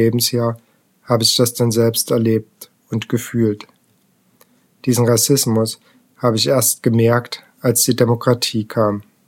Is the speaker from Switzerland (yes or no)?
no; Rimavská Sobota, Banská Bystrica Region, Slovakia; Ich bin in der Slowakei geboren, in Rimavská Sobota, in einem Roma-Viertel.